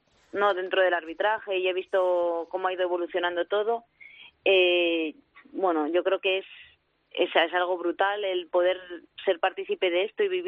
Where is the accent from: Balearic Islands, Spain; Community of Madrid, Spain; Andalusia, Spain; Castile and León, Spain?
Castile and León, Spain; Palencia; yo soy de Palencia